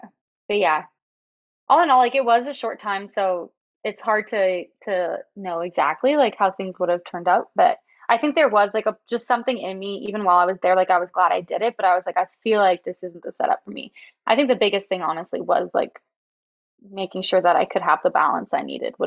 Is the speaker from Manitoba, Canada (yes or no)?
no; Toronto, Ontario, Canada; I am lucky that I'm from Toronto because it is like a very big city with a lot going on.